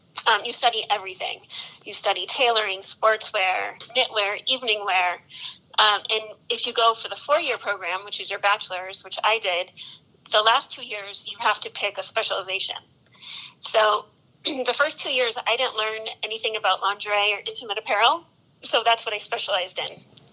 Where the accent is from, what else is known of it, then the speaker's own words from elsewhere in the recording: Connecticut, United States; Sure. So I am originally from Connecticut.